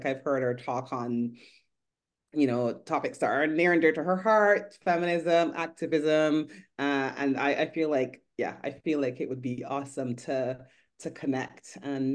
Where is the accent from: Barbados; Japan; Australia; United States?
Barbados; My favorite childhood memory. It would have to be, so I grew up in Barbados.